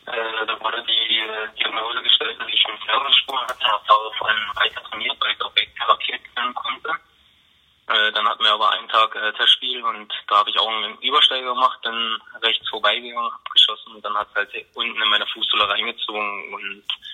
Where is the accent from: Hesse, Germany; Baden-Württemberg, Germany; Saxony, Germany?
Saxony, Germany; Dresden; Und deswegen bin ich ein Dresdner Junge und bin auch stolz darauf